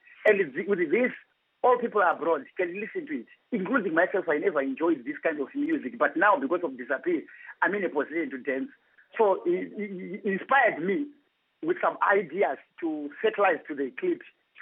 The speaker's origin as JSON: {"language": "English", "town": "Chibi", "region": "Masvingo", "country": "Zimbabwe", "tie": "born or raised there", "also_born_or_lived": "Shurugwi", "lives_now": "South Africa", "said": "I grew up in Chibi, and my education I did it in Shurugwi, under Gweru."}